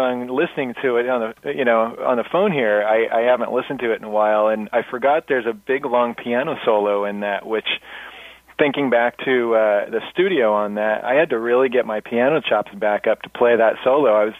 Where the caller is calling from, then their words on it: San Luis Obispo, California, United States; I'm calling from San Luis Obispo, California, which is about halfway between LA and San Francisco.